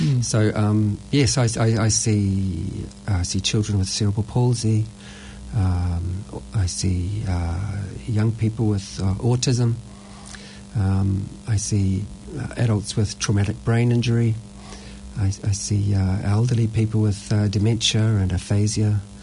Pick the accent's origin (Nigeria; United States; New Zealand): New Zealand; Dunedin, Otago; Dunedin, which is my hometown.